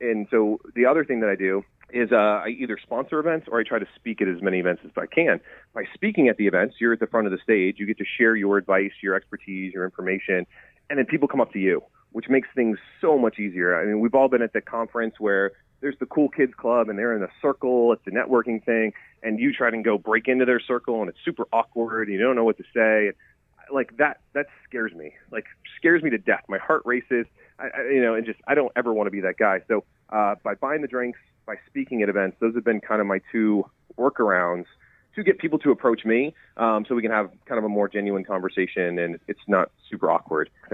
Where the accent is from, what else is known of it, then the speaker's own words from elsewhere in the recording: Florida, United States; I'm from Florida, so I'm used to fast-paced life, all this stuff.